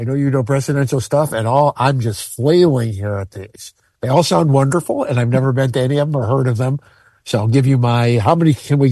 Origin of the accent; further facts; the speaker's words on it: Chicago, Illinois, United States; I was, for some reason, reading about my hometown, Chicago, today